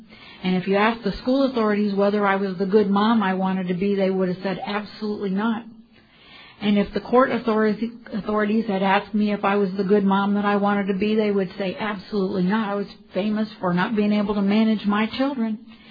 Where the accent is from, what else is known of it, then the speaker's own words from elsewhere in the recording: Columbus, Ohio, United States; I'm from Columbus, Ohio, and I have a brand new home group.